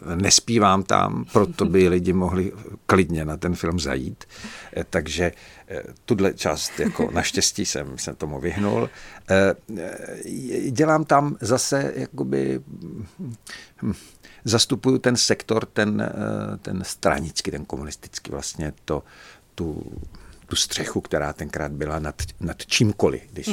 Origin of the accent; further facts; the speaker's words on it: Banská Bystrica, Banská Bystrica Region, Slovakia; Czech is a second language; pocházím z Banské Bystrice a umím po slovensky.